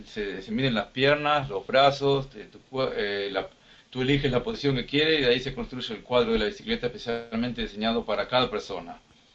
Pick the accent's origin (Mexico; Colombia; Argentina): Argentina; now in Mannheim, Germany; soy argentino también, nací en Argentina y hace 20 años que resido ya acá en Alemania, en la ciudad de Mannheim.